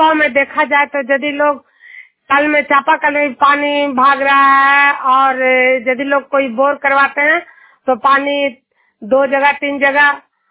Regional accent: Hilsa, Bihar, India; मैं नालंदा जिला हिलसा प्रखंड और जुनियर गांव के निवासी हूँ

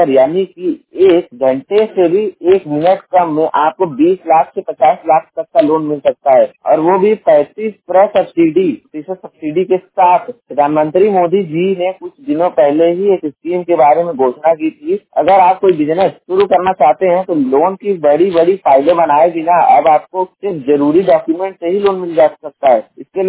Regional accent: Jaunpur, Uttar Pradesh, India; और मैं उत्तर प्रदेश के जौनपुर जिले का निवासी हूँ।

